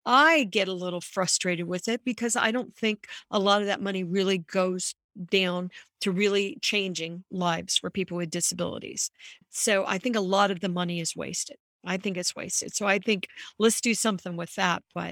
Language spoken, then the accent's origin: English; United States; I understand how you use the word protection because I'm also an American.